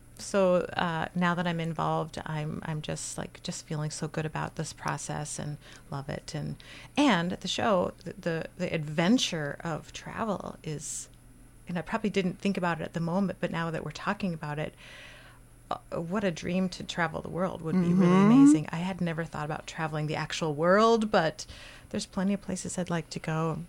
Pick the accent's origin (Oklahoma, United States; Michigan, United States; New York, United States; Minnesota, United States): Minnesota, United States; St. Louis Park; now in Faribault, United States; I am a transplant from St. Louis Park, Minneapolis, and a year ago bought a house in Faribault